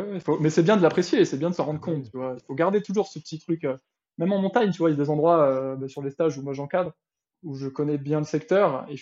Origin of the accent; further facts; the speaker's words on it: L'Île-Rousse, Corsica, France; ben, imposer ça serait sur les sentiers de mon enfance à Lillerousse. Là, sur les sentiers côtiers, tu sais, entre mer et montagne, petite montagne qui est dans la mer